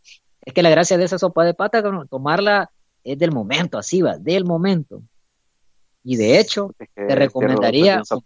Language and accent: Spanish; El Salvador; Pero como somos salvadoreños, lo que no hay, papá, se inventa.